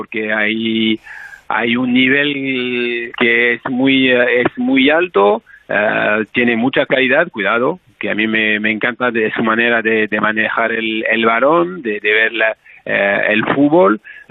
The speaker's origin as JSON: {"language": "Spanish", "country": "France", "second_language": "Spanish", "said": "eso en Francia ya lo sabemos todos"}